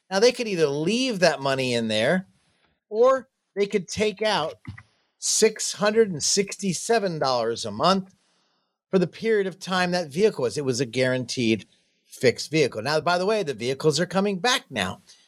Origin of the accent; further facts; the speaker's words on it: Jacksonville, Florida, United States; I'm from Jacksonville, Florida. I kind of got rid of my accent